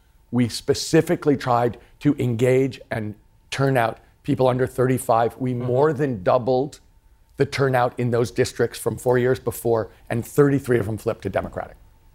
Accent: United States; But I did it to say, look, I'm an American. I want America to do really well, and I want to be part of that group.

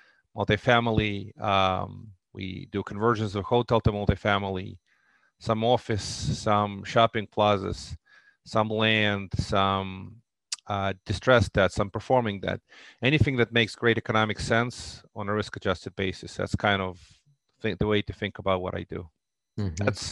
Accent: Russia; now in Brooklyn, United States; I come from Russia with love, like James Bond. Actually, I came to the States in 89 as a political refugee from the Soviet Union. That's kind of my origins.

